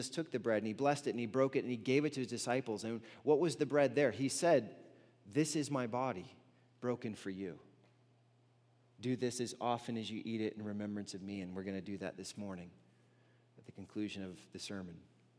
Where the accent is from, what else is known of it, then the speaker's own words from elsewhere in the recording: South Carolina, United States; I grew up in South Carolina